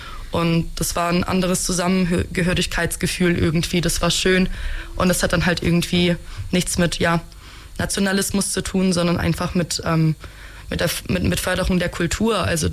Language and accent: German; Germany; born there; first language ru; Sie kommen aus Kasachstan. Ich bin hier in Deutschland geboren